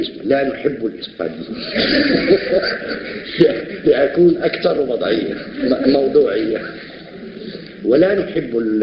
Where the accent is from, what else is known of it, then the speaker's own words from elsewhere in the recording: Morocco; انا مغربي امازيغ ومن احفاد عبد الكريم